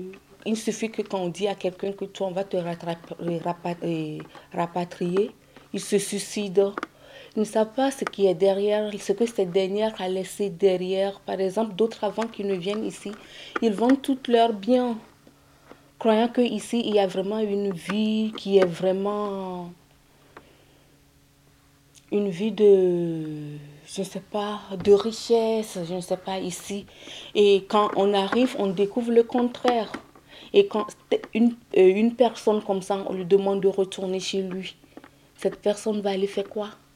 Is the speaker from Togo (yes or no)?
yes; Togo; now in France; je viens du Togo. Je suis ici en France depuis 2015.